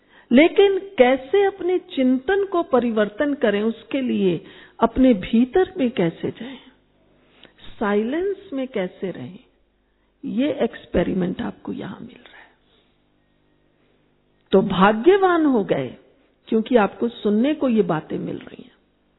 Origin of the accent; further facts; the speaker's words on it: Jaipur, Rajasthan, India; ऐसे मैं जयपुर से आई हूं, हमारे वहां पता नहीं कोई जयपुर से आए हैं क्या लोग